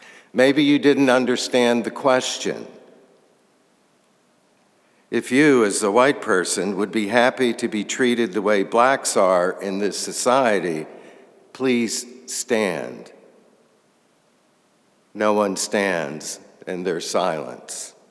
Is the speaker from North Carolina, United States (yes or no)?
yes; North Carolina, United States; I'd like to share some of my own experience. I grew up in North Carolina, and even as a child, it bothered me.